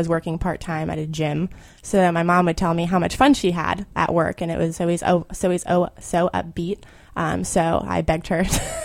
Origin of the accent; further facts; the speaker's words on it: Connecticut, United States; born there; also born or lived in Port St. Lucie, United States; I was born in Connecticut and moved to Florida. I lived on the East Coast before moving over to the Tampa Bay side.